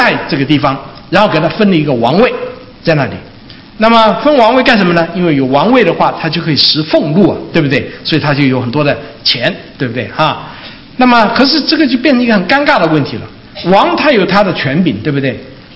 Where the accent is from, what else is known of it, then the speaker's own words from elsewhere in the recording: Taiwan; now in United States; 我们在美国大概都没听过鸡叫啊。我小时候住在台湾的时候，我听过鸡叫。